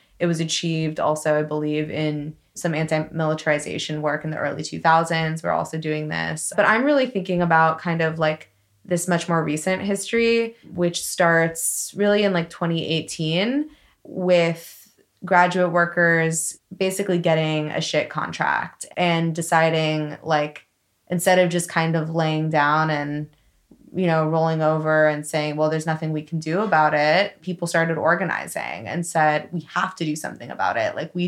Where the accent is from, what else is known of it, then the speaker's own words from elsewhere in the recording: Los Angeles, California, United States; also born or lived in Seattle; now in Santa Cruz, United States; But I grew up in Los Angeles. I went to college in Seattle, moved back to LA.